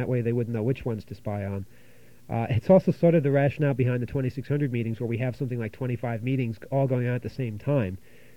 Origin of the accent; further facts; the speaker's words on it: New York, United States; I mean, we're both from New York.